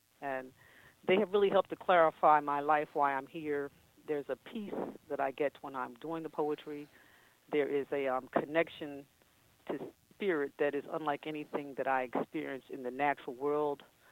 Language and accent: English; Coatesville, Pennsylvania, United States; I was born in a little town called Coatesville, Pennsylvania. It's about an hour west of Philadelphia, literally midway between Philadelphia and Harrisburg.